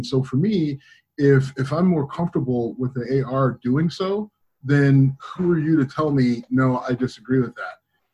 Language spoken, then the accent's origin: English; Cleveland, Ohio, United States; because of where I come from, where I grew up and living in Cleveland and the violence, you know, in the inner city areas that I've been.